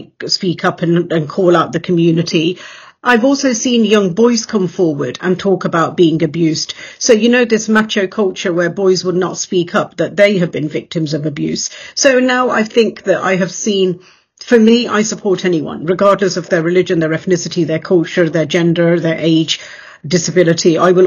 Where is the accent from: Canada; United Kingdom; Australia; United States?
United Kingdom; England; like I've been born and raised in England more than five decades ago, and things were very different.